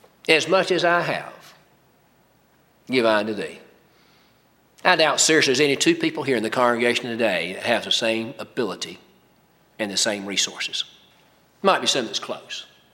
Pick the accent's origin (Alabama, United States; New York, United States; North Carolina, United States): North Carolina, United States; I grew up in North Carolina there